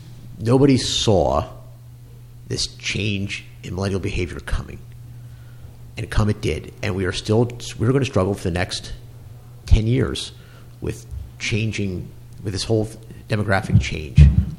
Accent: New Jersey, United States; I grew up in Hunterdon County. Came here in 1974, right here to Flemington.

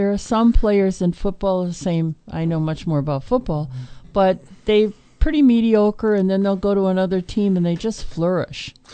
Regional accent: Wisconsin, United States; moved away; I grew up in Wisconsin, and all the kids, we all played hockey out on the ponds

